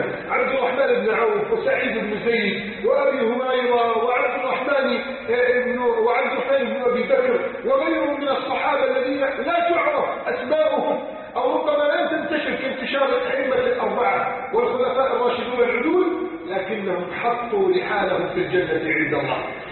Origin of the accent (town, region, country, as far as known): Egypt